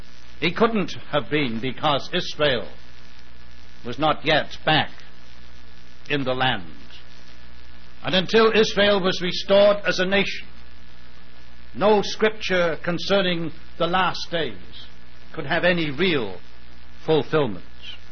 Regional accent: United Kingdom; I remember as a boy growing up in Britain during the days of the Second World War

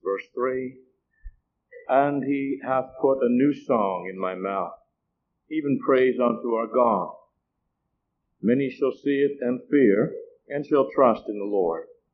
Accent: Saint John, New Brunswick, Canada; I'm from St. John, New Brunswick, which is a province of Canada, not a city in New Jersey. That's a city of about 100,000 population. And I was the oldest of seven children.

